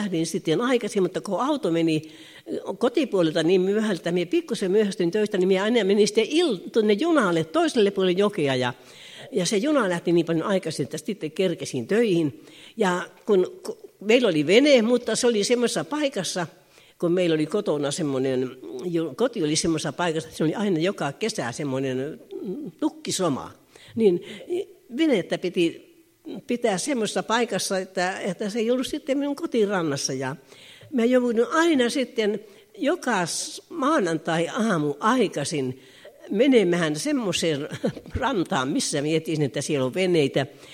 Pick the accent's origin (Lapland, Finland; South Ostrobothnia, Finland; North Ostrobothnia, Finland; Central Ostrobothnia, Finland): Lapland, Finland; Tervola; Minä olin Leppävirralla, siellä tulin uskoon. Minä olin lähtöisin Tervolasta ja minun työpaikkani oli Kemissä siihen aikaan ollut aikaisemmin.